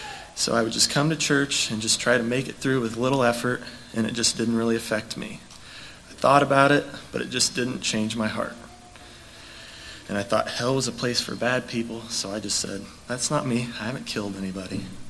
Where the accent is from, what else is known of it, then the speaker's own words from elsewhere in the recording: Emporia, Kansas, United States; born there; I was born here in Emporia, Kansas